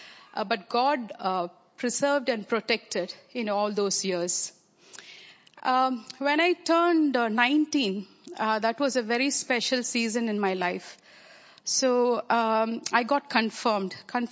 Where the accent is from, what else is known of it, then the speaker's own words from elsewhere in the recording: India; born there; I was born in India in a Christian family, baptized as a baby.